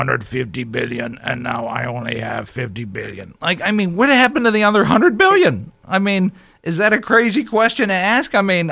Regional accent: McCandless, Pennsylvania, United States; I'm from McCandless Township, or McCandless, as it were.

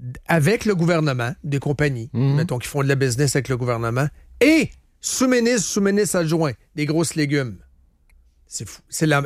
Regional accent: Quebec, Canada; et nous autres, on est Québécois, on est ici

